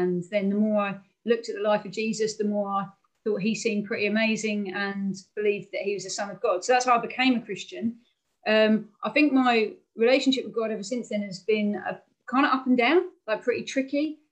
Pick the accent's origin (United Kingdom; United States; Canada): United Kingdom; Hastings, South East England; from Hastings on the southeast coast, and I grew up here in relative poverty in a working class family, became a Christian when I was 15